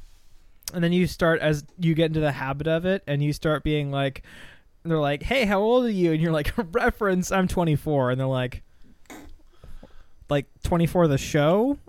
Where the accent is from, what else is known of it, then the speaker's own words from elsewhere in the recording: Canada; born there; And I was born in Canada, and I have more rights than most.